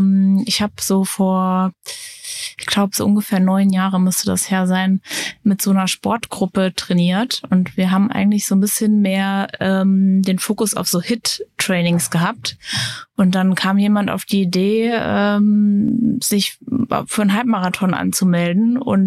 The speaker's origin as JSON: {"language": "German", "region": "Hesse", "country": "Germany", "lives_now": "Berlin, Germany", "said": "ich bin beruflich gesehen Hair- und Make-up-Artist, wohne hier in Berlin, Prenzlauer Berg, jetzt schon seit 20 Jahren. Ich bin eigentlich aus Hessen"}